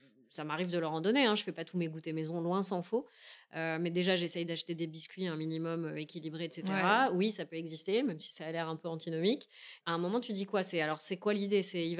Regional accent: Paris, Île-de-France, France; Heureusement que je lui ai pas dit que je venais de Paris

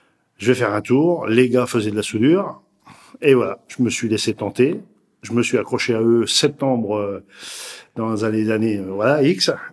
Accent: Centre-Val de Loire, France; dans ma région natale, qui est le Loir-et-Cher, vers Blois.

